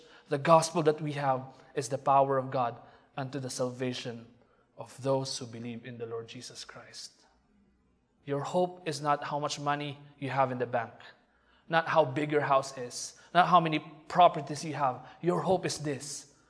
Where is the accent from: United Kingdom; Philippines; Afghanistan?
Philippines; No, I am brown. I'm Filipino.